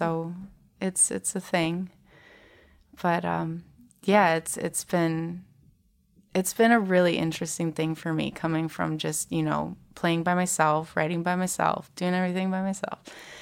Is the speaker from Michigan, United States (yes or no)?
yes; Lake Orion, Michigan, United States; And I grew up in Lake Orion, and I have a lot of friends who are musicians.